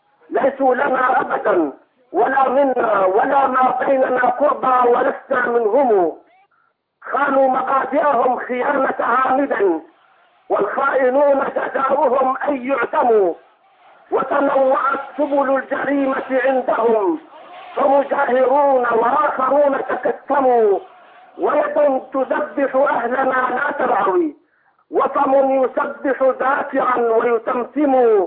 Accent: Homs, Homs Governorate, Syria; أنا طبعا أنا من حمص، بس خارج حمص أنا الآن.

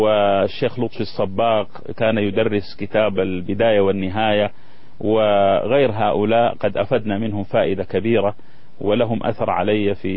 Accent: Sudan; moved away; also born or lived in Riyadh; أؤكد لك أني جيت سليم العقيدة من السودان

